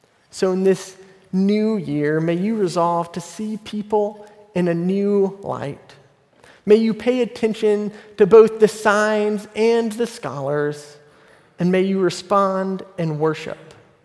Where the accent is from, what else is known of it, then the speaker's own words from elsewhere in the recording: Lawrenceville, United States; I was reminded of a youth counselor from back in my hometown in Lawrenceville.